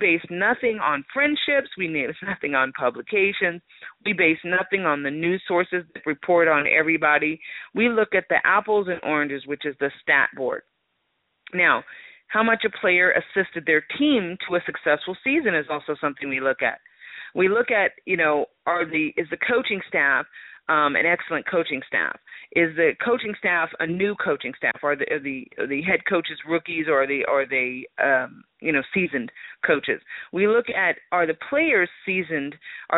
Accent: California, United States; For those of you that know that I'm from the Bay Area, I was happy to see that St. Mary's was on my list.

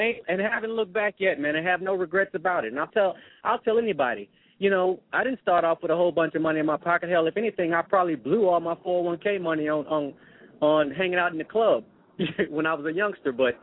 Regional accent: Chicago, Illinois, United States; I'm originally from Chicago, man, born and raised in Chicago. My roots are from Mississippi, though.

